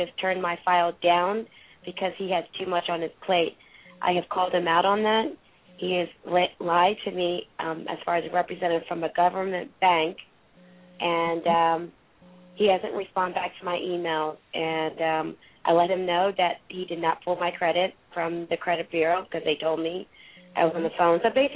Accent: Pennsylvania, United States; now in Georgia, United States; I'm calling from Georgia, but I'm also an up north person from Pennsylvania

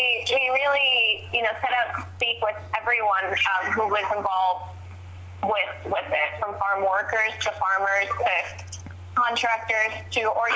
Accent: New York, United States; I am based in New York City. Sanjay, the director, and I are—we're both from New York.

